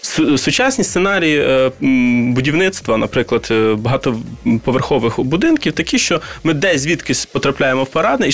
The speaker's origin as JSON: {"language": "Ukrainian", "town": "Vinnytsia", "region": "Vinnytsia Oblast", "country": "Ukraine", "tie": "born or raised there", "said": "в місті Вінниці, в моєму рідному місті."}